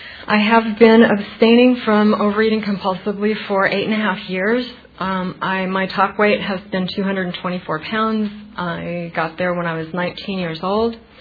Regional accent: Mexico; first language Spanish; English is a second language; So, growing up in school, you know, I'm also Mexican, and Spanish was my first language. So I started school not speaking English

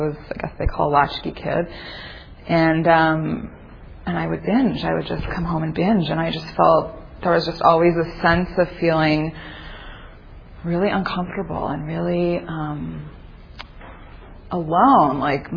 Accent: Toronto, Ontario, Canada; now in Los Angeles, United States; I'm from the East Coast, and from Toronto, actually, and I moved out here 2002.

